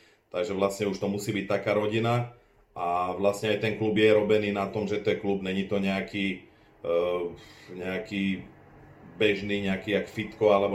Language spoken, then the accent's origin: Slovak; Bratislava, Bratislava Region, Slovakia; A tak ja som taký chlapec z Petržalky